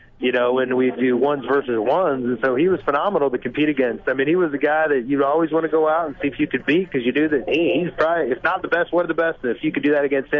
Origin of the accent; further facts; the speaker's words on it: Wyoming, United States; because I grew up in the town I grew up in Wyoming, you know, with the winter and everything